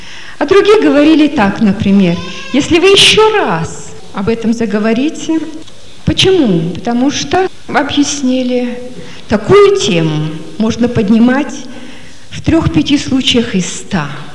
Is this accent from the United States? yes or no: no; Russia; moved away as an adult; also born or lived in Estonia / Germany; Я родилась и выросла в России. Я жила до 35 лет здесь. В Советском Союзе. Сначала в России, потом в Эстонию уехали мы 18 лет тому назад. В Эстонии живем, в Германии. Так вот, я выросла в России среди русских христиан